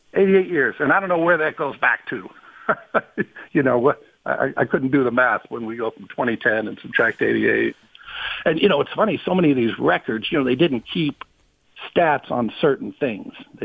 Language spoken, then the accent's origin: English; California, United States; I grew up in Southern California.